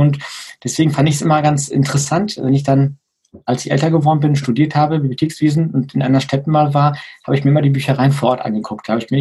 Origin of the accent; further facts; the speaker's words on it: Herringen, North Rhine-Westphalia, Germany; Ich bin im Dorf aufgewachsen, bei uns in Herringen